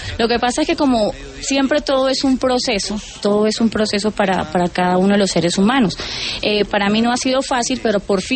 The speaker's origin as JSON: {"language": "Spanish", "town": "San Cristóbal", "region": "Táchira", "country": "Venezuela", "said": "mi familia y todos nosotros somos de San Cristóbal, prácticamente ahí cercanos a Norte de Santander."}